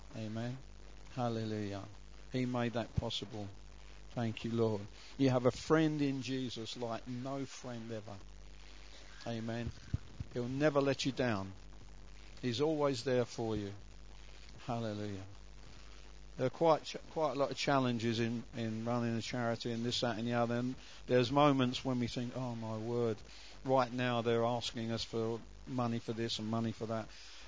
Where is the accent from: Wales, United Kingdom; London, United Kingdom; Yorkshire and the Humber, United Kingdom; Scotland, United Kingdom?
London, United Kingdom; Hackney Wick; but I'm from Hackney Wick in London, so you know what I mean, mate?